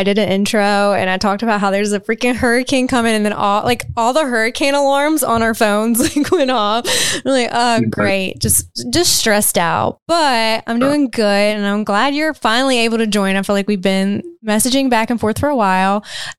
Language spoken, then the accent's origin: English; North Carolina, United States; I mean, I grew up in North Carolina, so I mean, we had pretty much the seasons, but still not cold. But then, I moved to Manhattan.